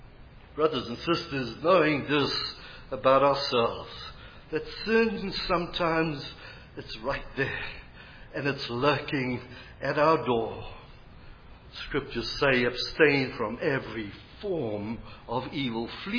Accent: South Africa; I was growing up in South Africa in a kind of middle-of-the-road Baptist church, and a bottle of beer was evil.

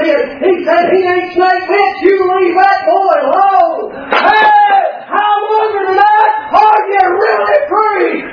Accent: Tennessee, United States; I ain't got a whole lot. I'm just from Tennessee.

